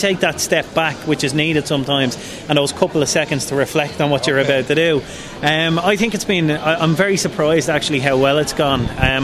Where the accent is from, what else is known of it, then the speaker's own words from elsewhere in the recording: Kimmage, Leinster, Ireland; now in Baltinglass, Ireland; I'm originally from Kimmage in Dublin, but I'm living in Baltinglass in County Wicklow.